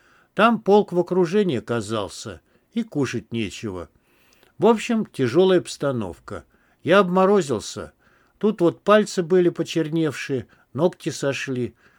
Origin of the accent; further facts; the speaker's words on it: Russia; В 44-м году и мою родную деревню сожгли. Уже и нужды-то не было. Там деревушка 15 домов, крыши соломенные